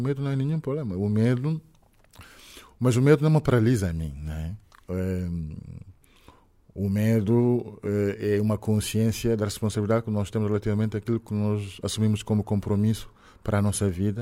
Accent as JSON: {"language": "Portuguese", "country": "Senegal", "accent": "Senegalese, Frenchified", "said": "O meu sotaque senegalês, afrancesado."}